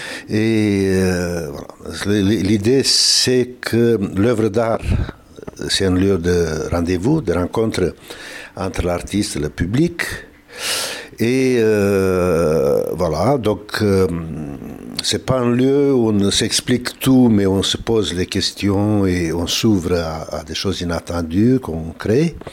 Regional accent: Suceava County, Romania; Je viens d'une petite ville de Bukovina, qui est un territoire de rêve au nord-est de la Roumanie.

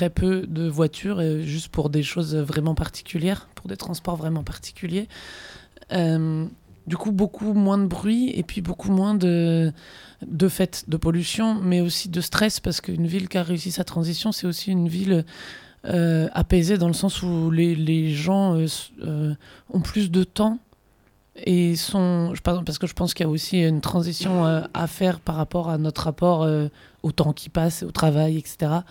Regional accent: Grenoble, Auvergne-Rhône-Alpes, France; je viens de Grenoble.

